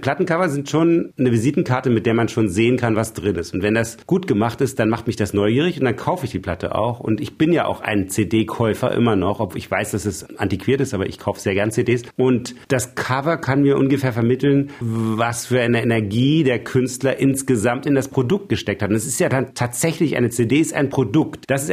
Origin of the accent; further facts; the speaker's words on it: Berlin, Germany; weil ich bin ja im Osten aufgewachsen, aus Berlin.